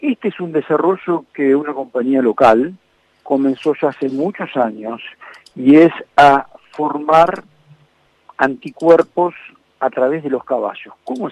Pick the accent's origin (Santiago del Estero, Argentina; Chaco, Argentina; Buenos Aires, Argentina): Buenos Aires, Argentina; para los que somos porteños nos parecen algo tan raro